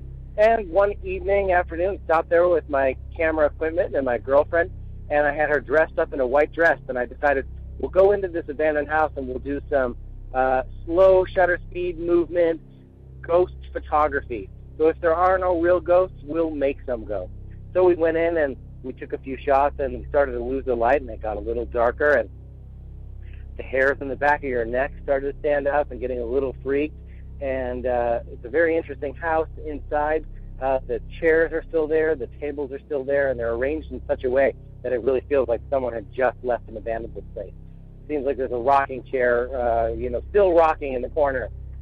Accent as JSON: {"language": "English", "town": "Wausau", "region": "Wisconsin", "country": "United States", "tie": "born or raised there", "said": "I was in college studying photography in Stevens Point, your old neck of the woods, and I grew up in the Wausau area as well."}